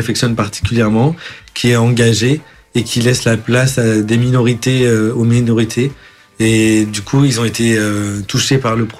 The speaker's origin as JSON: {"language": "French", "region": "Norte", "country": "Portugal", "said": "Le nord du Portugal."}